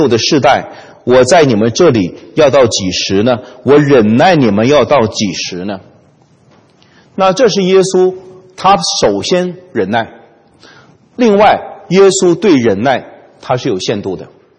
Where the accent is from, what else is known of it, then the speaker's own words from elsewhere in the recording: China; 那我们中国人经常有句话叫做温水煮青蛙的